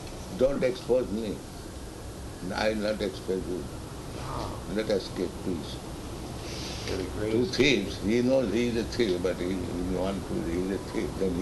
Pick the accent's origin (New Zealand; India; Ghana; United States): India; English is a second language; But I am full Indian, I don't believe.